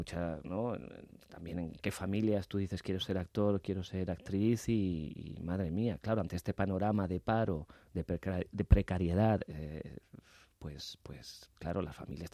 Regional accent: Madrid, Community of Madrid, Spain; soy de Madrid.

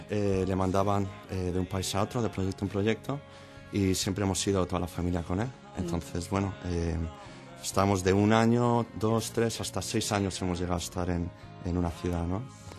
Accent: Spain; Y ahora estoy aquí y la verdad es que mi acento ha mejorado bastante. Antes no se creían ni que era español, ¿no?

